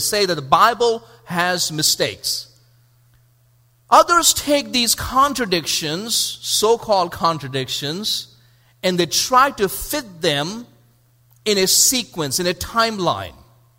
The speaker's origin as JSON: {"language": "English", "country": "India", "tie": "born or raised there", "said": "I grew up in India"}